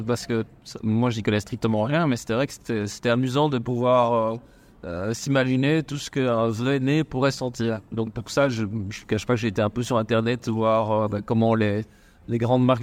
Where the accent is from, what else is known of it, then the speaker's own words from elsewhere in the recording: Brussels, Belgium; Moi, je suis bruxellois.